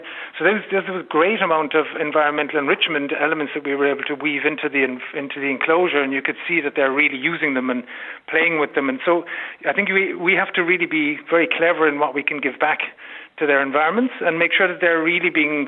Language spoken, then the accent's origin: English; Cork, Munster, Ireland; I grew up in Cork, but we used to go up to Dublin quite often.